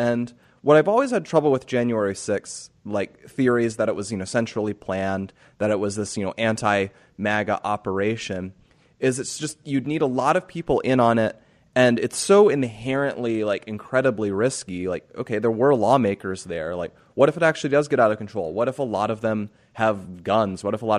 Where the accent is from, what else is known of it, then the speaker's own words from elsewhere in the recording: Sioux Falls, South Dakota, United States; also born or lived in Fargo, United States; I was born in Fargo, North Dakota, and then grew up in Sioux Falls, South Dakota. So feel free to mix those up because everybody else does.